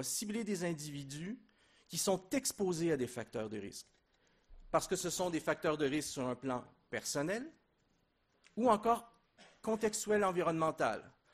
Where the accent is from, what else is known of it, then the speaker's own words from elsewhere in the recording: Quebec, Canada; accent: Québécois; Des fois, j'ai un accent français. Quand je m'oublie, j'ai un accent québécois.